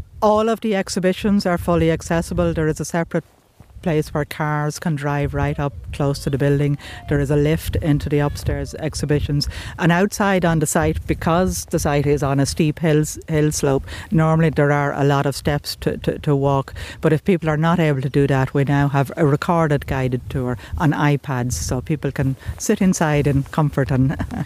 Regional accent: Leinster, Ireland; I'm from County Wicklow, which is the east of the country.

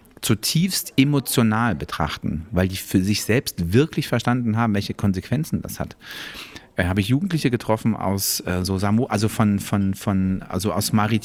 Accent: Berlin, Germany; now in Munich, Germany; ich komme aus Berlin, bin aber nach München gezogen

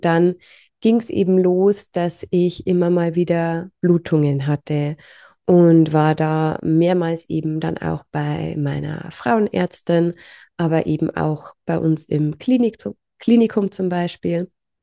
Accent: Bavaria, Germany; ich bin mittlerweile 35 und ich komme aus Niederbayern. Ich wohne in der Nähe vom schönen Passau. Bin hier aufgewachsen, war dann für eine kurze Zeit mal zum Studieren in Regensburg und bin dann aber wieder zurückgezogen.

